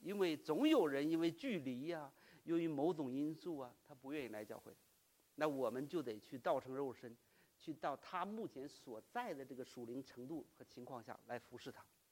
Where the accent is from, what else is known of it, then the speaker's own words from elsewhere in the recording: China; 一个是我太太是俄国人，我是中国人，我们的孩子美国人